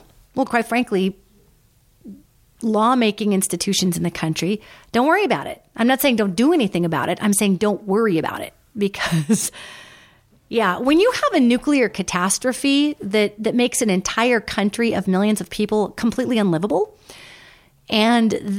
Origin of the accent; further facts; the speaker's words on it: United States; I'm thrilled to be an American. I love being an American. I'm also a very globally minded American, for as globally minded as Americans can be.